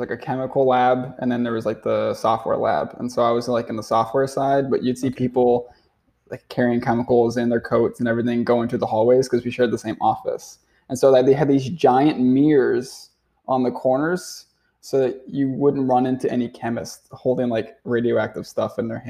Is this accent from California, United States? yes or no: no; Albuquerque, New Mexico, United States; so I'm from Albuquerque. That's where I grew up and lived for, you know, a dozen years.